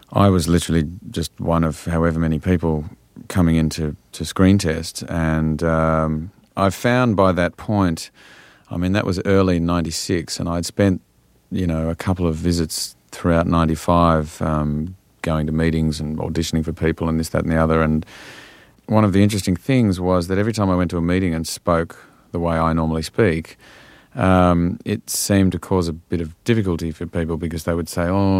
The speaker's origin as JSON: {"language": "English", "country": "Australia", "tie": "born or raised there", "also_born_or_lived": "England", "said": "I grew up in Australia from the age of 3"}